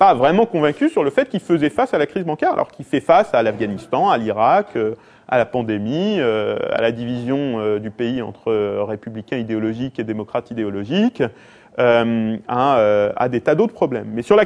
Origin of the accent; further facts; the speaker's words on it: France; moi je suis français, hein, on a bien connu ça en France